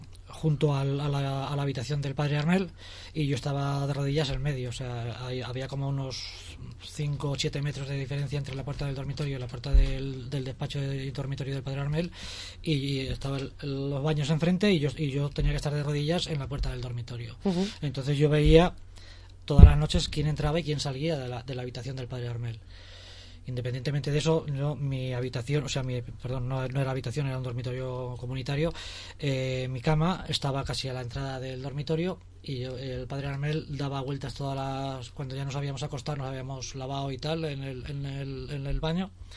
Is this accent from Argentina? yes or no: no; Castilla-La Mancha, Spain; era de mi pueblo, que somos de un pueblo muy pequeño de Cuenca, de un pueblo de 400 habitantes